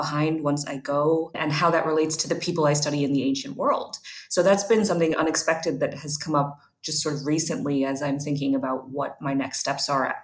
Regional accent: United States; I am an American studying the role of ancient Egyptian presence in ancient Rome.

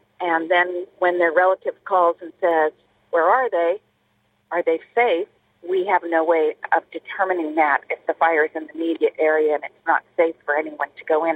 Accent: California, United States; And it's not my particular home where I live, but it's my home, as you said, for generations of my family.

